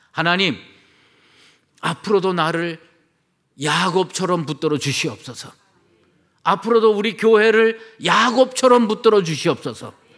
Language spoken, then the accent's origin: Korean; Seoul, South Korea; 그리고 서울로 올라가서 제가 태어나고 자랐습니다.